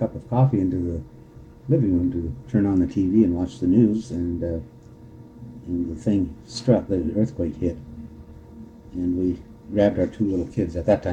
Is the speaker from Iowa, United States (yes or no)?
yes; Iowa, United States; moved away as an adult; now in Kodiak, United States; I was born and raised in Iowa on a farm, and grew up there, went to school stateside, went to the Air Force